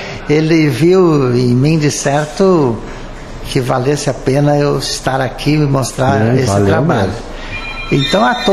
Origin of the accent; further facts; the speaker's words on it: Nova Palma, Rio Grande do Sul, Brazil; now in Rio de Janeiro, Brazil; E eu faço isso porque eu sou originário de Nova Palma.